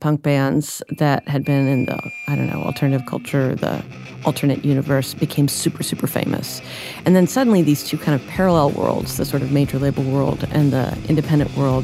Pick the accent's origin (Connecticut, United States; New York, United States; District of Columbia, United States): District of Columbia, United States; Washington; you know, I grew up in Washington, D.C., and I was an activist, and there was a really strong political punk scene in D.C.